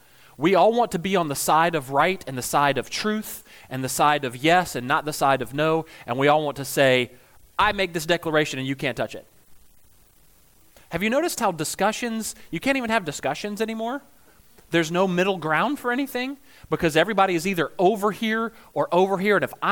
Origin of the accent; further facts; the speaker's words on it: the South, United States; I'm from the South and we were bored and didn't have a lot of money.